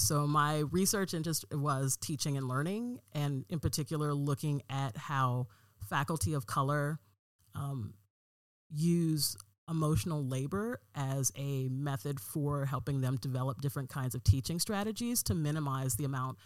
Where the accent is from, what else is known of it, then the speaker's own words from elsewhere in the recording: Portland, Oregon, United States; I'm from Portland, Oregon. I'm born and raised here. My family has been here for a while now. So I went to high school here, all the things.